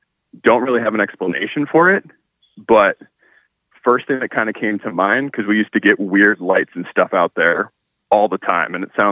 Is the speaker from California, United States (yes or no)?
yes; California, United States; So I grew up in Northern California, kind of in between Lodi and Stockton, if you guys know where that is at all.